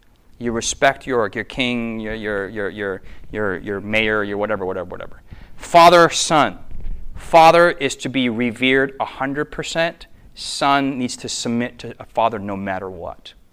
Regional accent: United States; for me as an American, that just makes me, like, you know, all of our movies, like, though everyone falleth, I shall stand for truth.

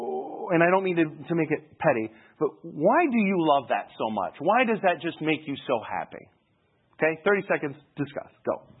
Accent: Michigan, United States; I'm from Michigan. Like, there's lakes everywhere, you know, so...

